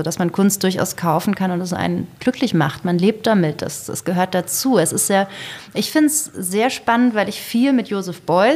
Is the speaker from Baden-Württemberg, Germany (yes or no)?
yes; Freiburg, Baden-Württemberg, Germany; moved away as an adult; also born or lived in Lörrach; now in Hamburg, Germany; Ich bin in Lörrach geboren. Das ist auf der deutschen Seite, aber gegenüber der Schweiz, gegenüber von Basel. Und bin dann in Freiburg groß geworden und bin zum Studium nach Hamburg gekommen.